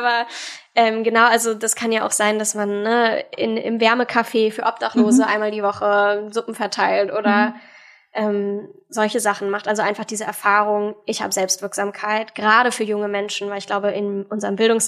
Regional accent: Schwerin, Mecklenburg-Vorpommern, Germany; Ich bin als Europäerin aufgewachsen in Schwerin.

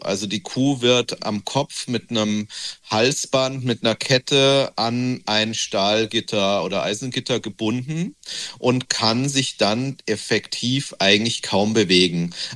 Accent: Bavaria, Germany; Ja, ich bin auch im Berchtesgadener Land aufgewachsen, also da, wo die Idylle angeblich am idyllischsten ist und die Wiesen am grünsten.

